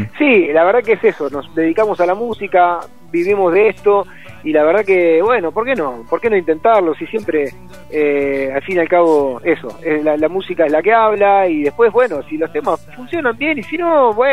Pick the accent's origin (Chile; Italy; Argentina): Argentina; Buenos Aires; somos de Buenos Aires.